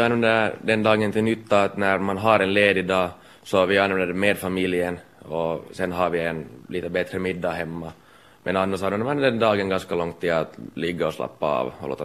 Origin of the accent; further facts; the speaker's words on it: Finland; Som finländare